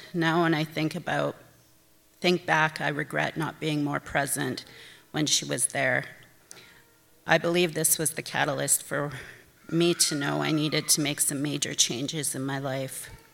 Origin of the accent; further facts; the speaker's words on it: Alberta, Canada; I grew up in Alberta and I'm 51 years old. I was raised in a strong Catholic household and religion was a big part of my life until I was 18.